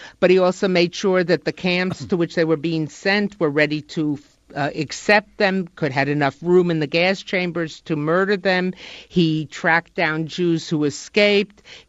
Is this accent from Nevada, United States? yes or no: no; New York City, New York, United States; I grew up in New York.